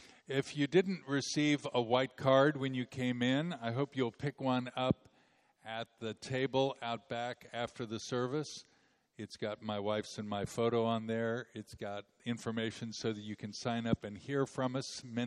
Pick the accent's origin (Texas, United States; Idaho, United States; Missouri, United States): Missouri, United States; Kansas City; I grew up in Kansas City, graduated high school in 1969.